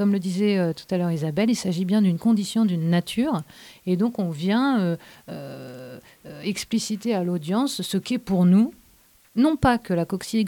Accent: Île-de-France, France; accent: Parisian; Mon accent parisien déçoit énormément.

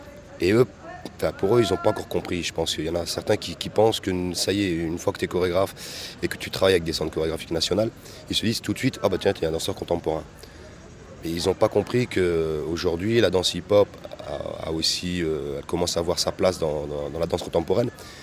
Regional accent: France; on est français et on le reste et fier de l'être

